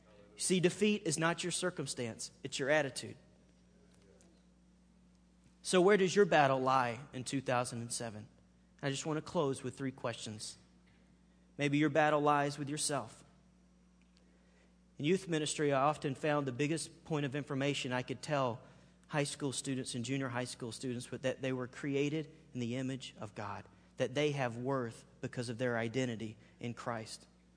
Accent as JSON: {"language": "English", "region": "Alabama", "country": "United States", "said": "Well, in Southern language, I'm from Alabama, we would say the same way you get saved is the same way you stay saved."}